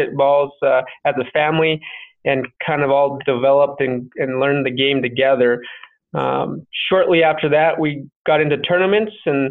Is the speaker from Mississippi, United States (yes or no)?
no; Santa Fe, New Mexico, United States; So I grew up in New Mexico. I still live in New Mexico. And I grew up playing golf in Santa Fe, at Santa Fe Country Club.